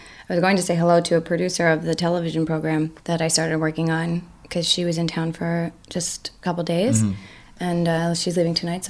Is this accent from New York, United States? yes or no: yes; New York City, New York, United States; I grew up in New York City. I started acting when I was a small child.